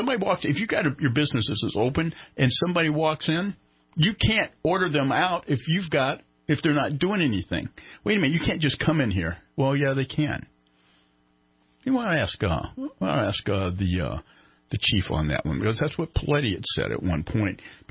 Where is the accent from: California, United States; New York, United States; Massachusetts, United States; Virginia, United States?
California, United States; we try to point out we're from Northern California.